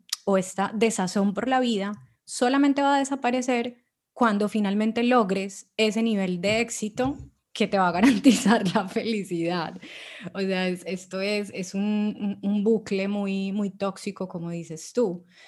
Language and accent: Spanish; Colombia; yo soy de Colombia, por ejemplo, este es un país muy desigual